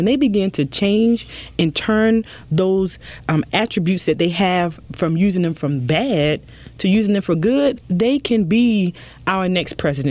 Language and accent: English; South Carolina, United States; And I grew up in Williamsburg County, mm-hmm. King Street, South Carolina. And we were, County 45, we were the poorest county in the state of South Carolina.